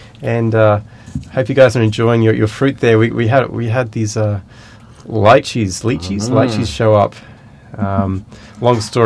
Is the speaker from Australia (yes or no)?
yes; Canberra, Australian Capital Territory, Australia; I grew up in Canberra, the capital city of Australia.